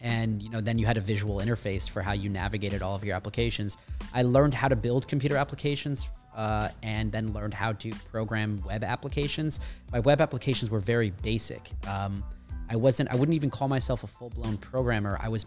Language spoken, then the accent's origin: English; Buffalo, New York, United States; moved away as an adult; I grew up in Buffalo, New York, very blue-collar town, great people, great city. But that's how I paid my way out of Buffalo.